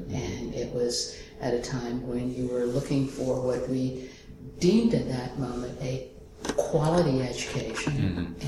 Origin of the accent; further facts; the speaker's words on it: Troy, United States; Growing up in Troy, which was a little more populated, but the population of the town probably maybe 3,500 people or maybe a little more than that.